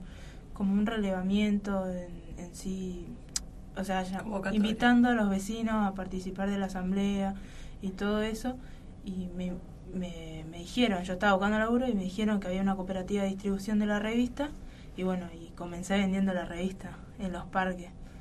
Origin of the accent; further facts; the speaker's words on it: Buenos Aires, Argentina; Yo soy de Soldati, Villa Soldati y Barrio Fátima.